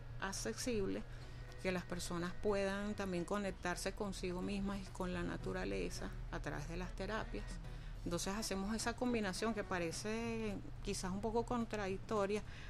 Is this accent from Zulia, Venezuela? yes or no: no; Caracas, Capital District, Venezuela; nosotros somos de Caracas, somos que es un grupo de Caracas